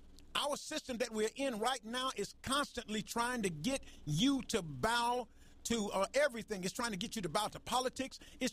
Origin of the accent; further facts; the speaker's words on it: Chicago, Illinois, United States; Chicago, God bless you. That's my hometown, Chicago.